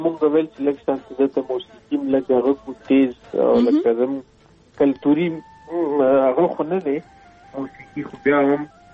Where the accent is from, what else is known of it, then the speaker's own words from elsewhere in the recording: Khyber, Khyber Pakhtunkhwa, Pakistan; زه د خیبر جنسي یم افریدي یم او پاکستان کې وسیګم